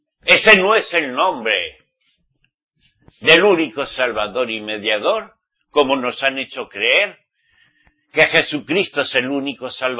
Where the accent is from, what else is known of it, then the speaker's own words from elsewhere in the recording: Spain; en mi país España